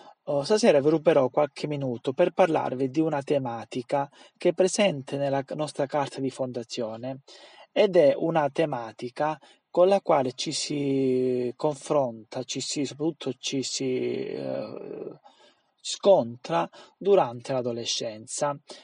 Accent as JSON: {"language": "Italian", "region": "Calabria", "country": "Italy", "said": "il mio carattere un po' orgoglioso da buon calabrese"}